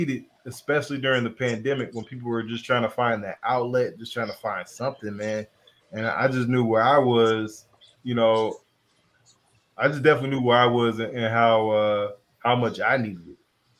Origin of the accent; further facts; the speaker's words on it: California, United States; in one of my last trips back to my hometown in California.